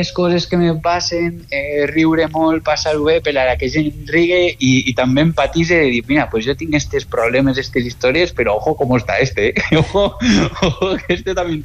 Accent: Tarragona, Catalonia, Spain; els que som d'aquí, jo que soc de Tarragona

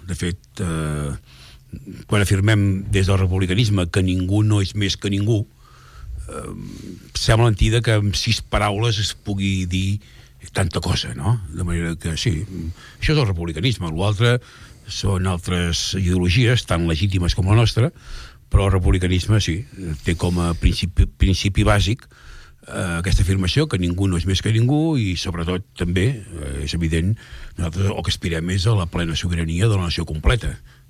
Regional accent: Catalonia, Spain; almenys al Baix Llobregat, d'on soc jo

